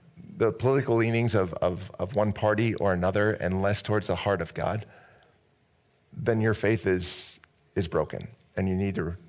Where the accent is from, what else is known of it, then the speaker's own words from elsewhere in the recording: United States; And as an American citizen, my job is to be to follow the laws of the country that I'm a part of, and to be a good citizen